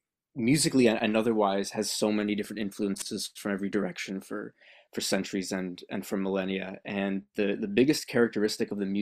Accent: Toronto, Ontario, Canada; also born or lived in Montreal, Canada; I grew up in Toronto, but Montreal was wonderful.

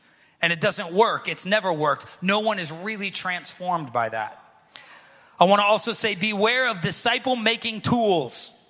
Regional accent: the South, United States; I'm from the South. We still say Holy Ghost, all right?

